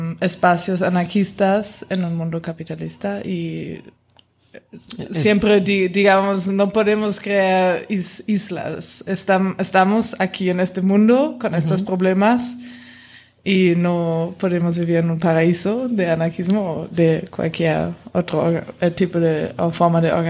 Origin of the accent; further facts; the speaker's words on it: Potsdam, Brandenburg, Germany; Spanish is a second language; now in Berlin, Germany; Sí, yo soy de Potsdam, pero ahora vivo en Berlín